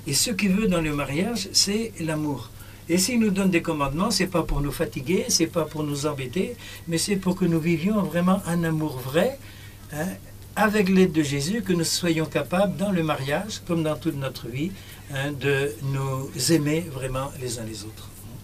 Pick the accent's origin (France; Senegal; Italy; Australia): Senegal; nous sommes Sénégalais, nous sommes des chrétiens sénégalais, et pour être chrétien ici au Sénégal